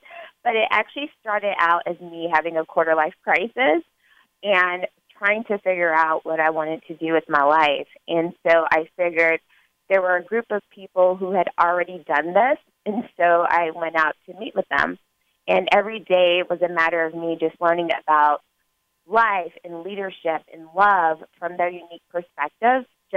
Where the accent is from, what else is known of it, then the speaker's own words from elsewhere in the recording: Louisville, Kentucky, United States; now in St. Louis, United States; And I'm actually not from St. Louis. I'm from Louisville, Kentucky.